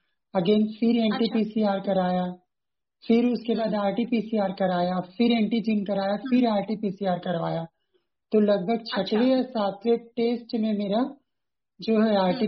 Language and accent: Hindi; Raipur, Chhattisgarh, India; हाँ, मैं रायपुर से हूँ और